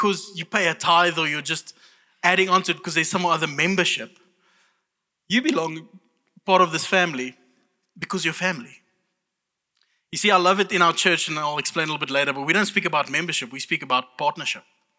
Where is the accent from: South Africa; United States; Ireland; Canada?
South Africa; Kroonstad, Free State; Now you know I'm from Kroonstad. That's a bit awkward now.